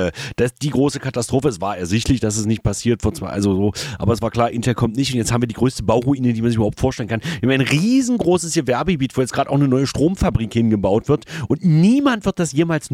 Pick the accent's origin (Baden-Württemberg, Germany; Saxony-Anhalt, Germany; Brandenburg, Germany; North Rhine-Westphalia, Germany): Saxony-Anhalt, Germany; Magdeburg; unter anderem in meiner Heimatstadt Magdeburg, aber ich soll ja jetzt nicht so viel über Sachsen-Anhalt reden